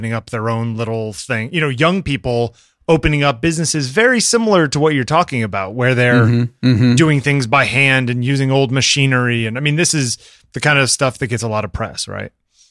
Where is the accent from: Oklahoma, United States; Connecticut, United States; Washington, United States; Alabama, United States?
Connecticut, United States; And, I mean, a lot of these towns, and you know, I grew up in Connecticut.